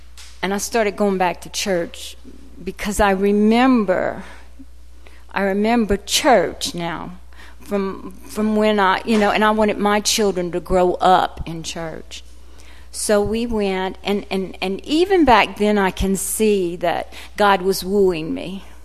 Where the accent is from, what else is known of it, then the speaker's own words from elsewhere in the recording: Morgan City, Louisiana, United States; I was born and raised in Morgan City, Louisiana. That's where I'm from.